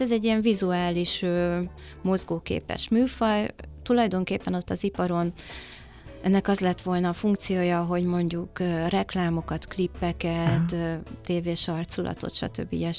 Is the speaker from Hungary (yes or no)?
yes; Budapest, Hungary; Én részben zuglói vagyok.